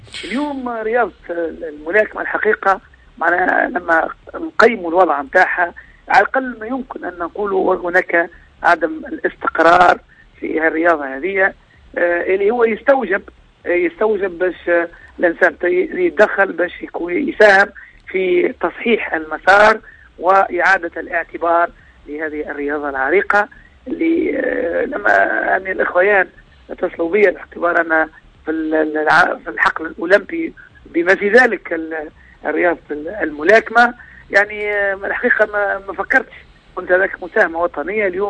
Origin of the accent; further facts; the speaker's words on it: Tunisia; احنا مواطنين تونسيين